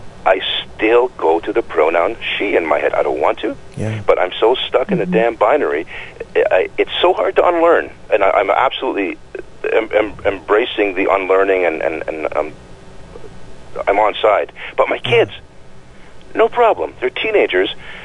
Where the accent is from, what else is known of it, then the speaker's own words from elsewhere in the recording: Oshawa, Ontario, Canada; I come from South Oshawa. I was raised in a binary, a very homophobic binary back in the day.